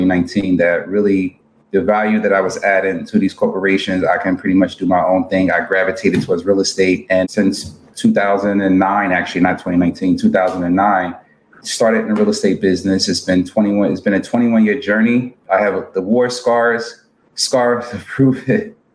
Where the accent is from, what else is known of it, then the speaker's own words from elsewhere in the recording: New Jersey, United States; So I come from North New Jersey, pretty rough area, grew up in the 80s, crack and everything was prevalent during that time.